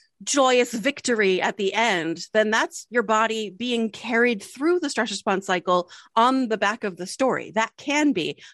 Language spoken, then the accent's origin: English; Delaware, United States; we were born and raised in Delaware. I went to the University of Delaware and I would cycle across state lines into the hills of Pennsylvania.